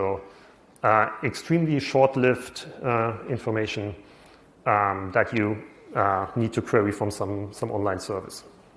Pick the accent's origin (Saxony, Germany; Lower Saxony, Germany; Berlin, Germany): Berlin, Germany; I come from Berlin, so there airports are actually static.